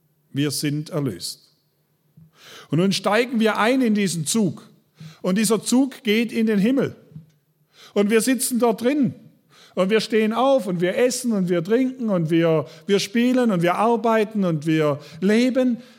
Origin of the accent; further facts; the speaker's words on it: Baden-Württemberg, Germany; now in Schwieberdingen, Germany; Ich habe das sehr wohl mitbekommen, als wir weggezogen sind aus dem Schwarzwald.